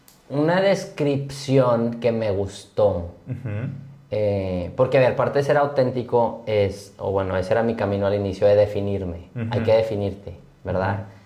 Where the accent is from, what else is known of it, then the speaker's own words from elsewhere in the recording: San Pedro Garza García, Nuevo León, Mexico; No solo soy mexicano. Bueno, soy neolonés, regio, San Petrino, ¿no? No, pues es que es más. O sea, y soy del Liceo de Monterrey